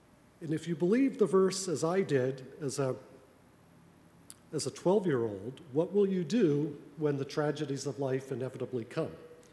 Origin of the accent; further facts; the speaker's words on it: Sydney, Nova Scotia, Canada; I grew up in Sydney, Nova Scotia. And in Sydney, they had public schools, at least when I was a child, for Roman Catholics, and they had public schools for everybody else. And my family attended Roman